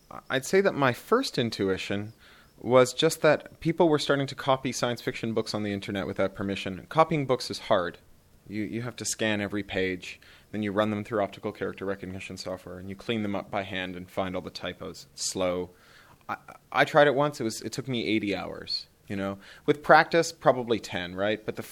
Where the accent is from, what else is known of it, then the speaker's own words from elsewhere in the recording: Canada; now in United States; I'm Canadian, I had a fairly erratic education.